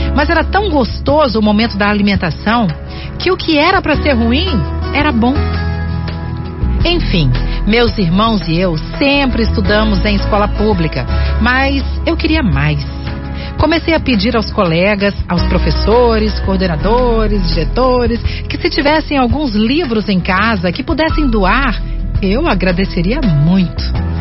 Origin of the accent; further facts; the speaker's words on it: Vila Velha, Espírito Santo, Brazil; sou de Vila Velha, tenho 22 anos. Sou de uma família muito humilde, muito humilde.